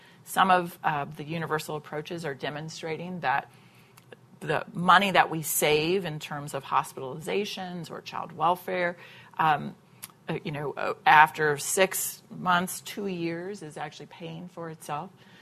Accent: the South, United States; You know, I was raised as a Southerner, and, you know, you have to make sure your laundry's put away

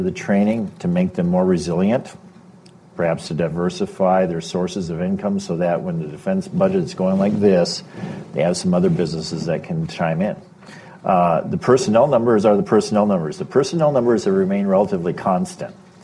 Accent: Minnesota, United States; Now, I come from Minnesota. And, you know, a lot of times you think, you know, you get the winters and you get this brief period of summertime.

